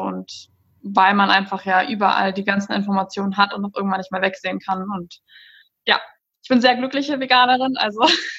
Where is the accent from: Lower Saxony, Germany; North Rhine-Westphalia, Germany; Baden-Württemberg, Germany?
North Rhine-Westphalia, Germany; ich komme aus Rhein-Sieg, ja genau, am 27. Januar. Genau, und ich komme aus dem Rhein-Sieg-Kreis.